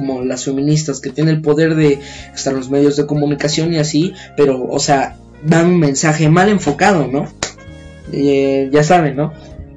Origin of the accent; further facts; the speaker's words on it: Mexico; Y todo esto es porque, pues, ¿cómo somos los mexicanos?